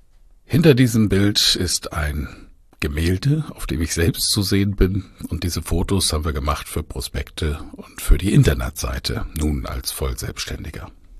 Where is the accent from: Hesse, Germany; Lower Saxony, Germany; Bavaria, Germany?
Bavaria, Germany; Bamberg; weil ich durch die Innenstadt meiner Heimatstadt Bamberg gefahren bin